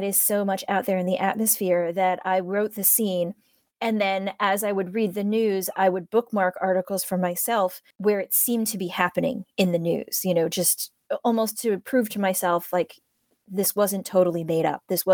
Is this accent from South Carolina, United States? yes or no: no; Ohio, United States; Now, I come from Ohio, but because my parents are immigrants, they came from Hong Kong, and because I'm a Chinese American, that's how I identify